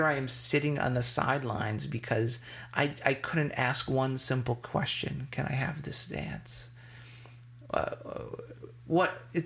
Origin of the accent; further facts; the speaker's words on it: Palmer, Massachusetts, United States; I'm from Palmer, Massachusetts.